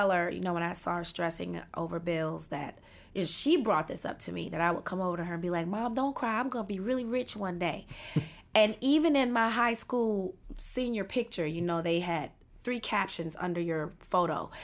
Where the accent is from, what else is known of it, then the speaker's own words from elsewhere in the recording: Washington, District of Columbia, United States; I was born and raised in Washington, D.C.